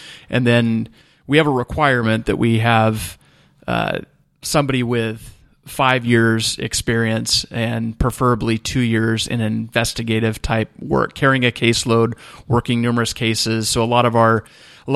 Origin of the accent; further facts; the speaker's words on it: Shingletown, California, United States; also born or lived in Redding; I actually was born and raised here in Shasta County. There you go. Born in Redding, lived here when I was young, went to elementary school for a couple of years, and then moved up to Shingletown.